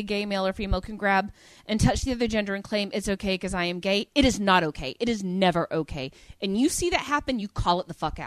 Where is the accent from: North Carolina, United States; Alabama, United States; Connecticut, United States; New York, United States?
Alabama, United States; like with Alabama, I love my home state. I'm glad I grew up there